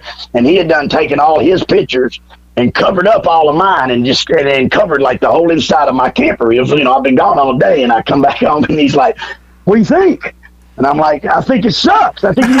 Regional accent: Hendersonville, Tennessee, United States; We grew up in Hendersonville, and he actually went through my dad's wrestling school also.

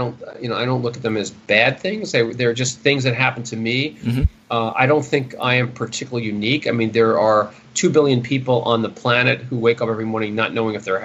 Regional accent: Queens, New York, United States; Grew up in Forest Hills, Queens, not too far from Citi Field.

